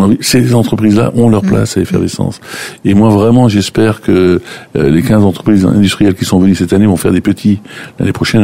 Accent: Grand Est, France; born there; je parle pas de la Lorraine parce que c'est ma région natale

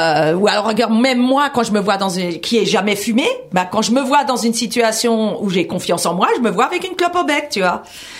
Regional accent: Grand Est, France; parce que je suis une Alsacienne d'origine contrôlée, mais à destination incontrôlable.

